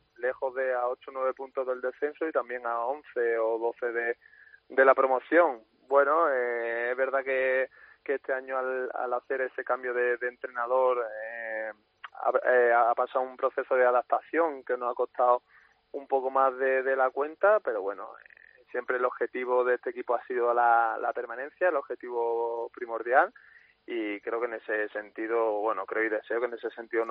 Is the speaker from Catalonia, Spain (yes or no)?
no; Málaga, Andalusia, Spain; aparte de ser allí. Soy un malaguista más